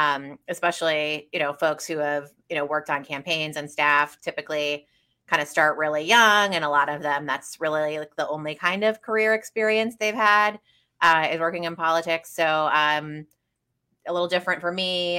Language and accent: English; Florida, United States; I worked in local government in the city I grew up in Florida. Decided I wanted to be a lawyer, moved to Wisconsin to go to UW